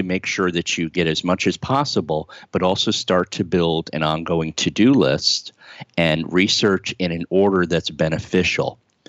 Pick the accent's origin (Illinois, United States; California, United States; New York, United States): New York, United States; I grew up 10 miles from